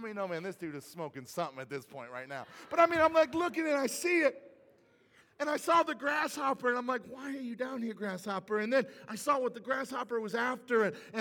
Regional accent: Midwest, United States; because I'm from the Midwest.

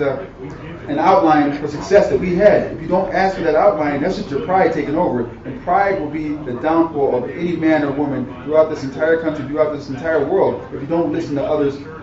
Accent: Syracuse, New York, United States; being born and raised in Syracuse and having the carry dome packed every day

